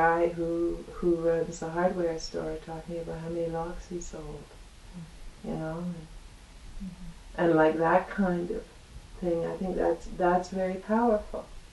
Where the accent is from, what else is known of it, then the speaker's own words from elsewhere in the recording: California, United States; Born and raised in California, my dear.